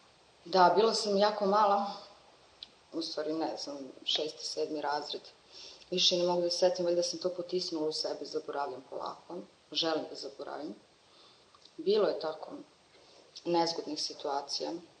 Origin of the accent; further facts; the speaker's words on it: Suvo Grlo, Mitrovica District, Kosovo; also born or lived in Kragujevac; now in Mitrovica, Kosovo; u Mitrovici živim već 13 godina. Do 99. godine sam živjela u Suvom Grlu, posle toga sam se odselila u Kragujevac, živjela sam tamo 10 meseci i onda sam se vratila u Mitrovicu. Moji su nastavili da žive u selu.